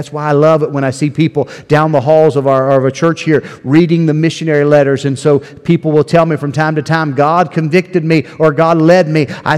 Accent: West Virginia, United States; moved away; also born or lived in Ohio / Tennessee; The same place we found in Delaware, Ohio, which is the same place things we found in Murfreesboro, Tennessee, which is the same place we found in our homeland of West Virginia.

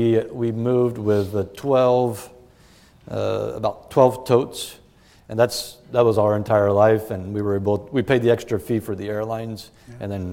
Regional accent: France; I grew up in France as a missionary kid.

